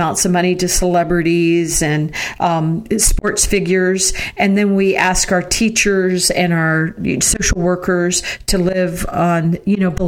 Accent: Florida, United States; I come from a middle class family. We grew up in Florida

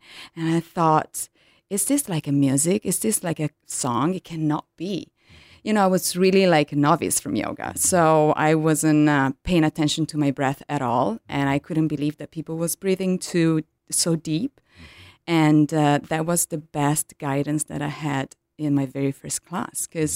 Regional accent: Italy; English is a second language; which was a funny story because I'm from Italy.

